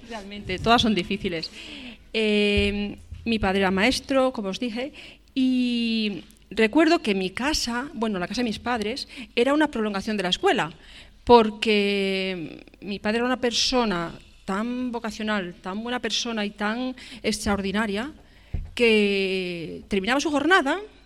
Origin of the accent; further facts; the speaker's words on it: Carucedo, Castile and León, Spain; accent: Galician; mi niñez la viví en un pueblecito cerca de Galicia, así que quizá en algún momento tengo un deje gallego que me encanta, por cierto.